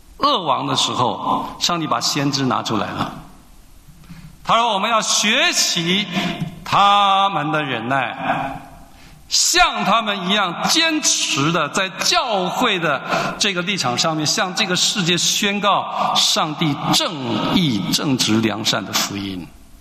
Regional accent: Taiwan; 我来自台湾，我观察台湾的教会都是这样，不管是主流的 我们所谓的国语教会，或者是当年反对国民党政权的长老教会，都是一样。

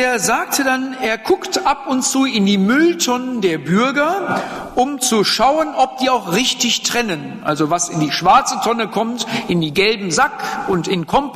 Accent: Germany; Ich weiß nicht, vielleicht sind wir Deutsche da auch bekloppt.

